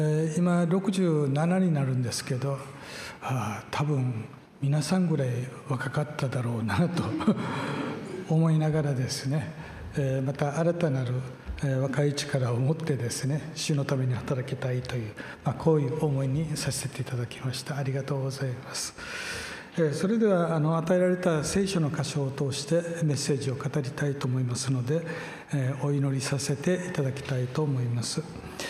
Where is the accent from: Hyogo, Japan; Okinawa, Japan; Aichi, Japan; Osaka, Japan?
Okinawa, Japan; で、私は沖縄出身なのに、沖縄派遣チームに入って